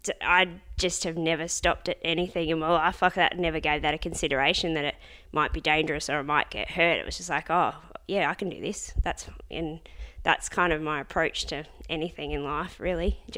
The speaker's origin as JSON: {"language": "English", "region": "Victoria", "country": "Australia", "also_born_or_lived": "Sydney", "said": "So I'm originally from Gippsland, Victoria, and went to Sydney and did my 5 years up there to be a vet."}